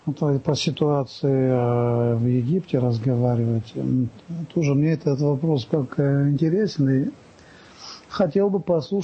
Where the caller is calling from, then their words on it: Vladikavkaz, North Ossetia–Alania, Russia; Я с Владикавказа. Ага. Город Владикавказ … Практикующий мусульманин.